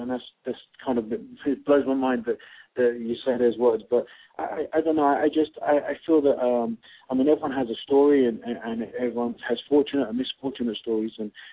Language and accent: English; London, United Kingdom; in London, England, which is my hometown.